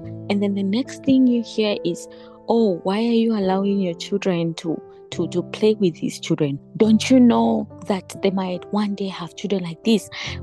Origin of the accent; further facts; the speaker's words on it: Zambia; I am from Zambia